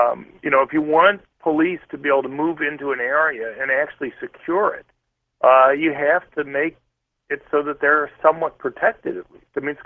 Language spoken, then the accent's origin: English; Detroit, Michigan, United States; I grew up in Detroit.